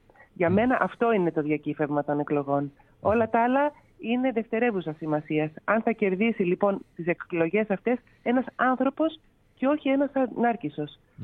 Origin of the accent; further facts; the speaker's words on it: Greece; Έχω διπλή υπηκότητα, και ελληνική και αμερικανική, λόγω αυτού. Mm-hmm. Μεγάλωσα στην Ελλάδα και σπούδασα στην Αμερική, στο Σικάγο. Οπότε ως Αμερικανίδα πολίτης έχω δικαίωμα ψήφου